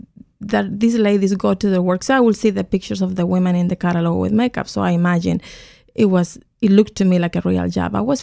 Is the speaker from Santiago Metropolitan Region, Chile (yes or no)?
yes; Santiago, Santiago Metropolitan Region, Chile; So I grew up in Santiago, Chile, and my family, my parents were from the south of Chile. They moved to Santiago, and all of us were raised there.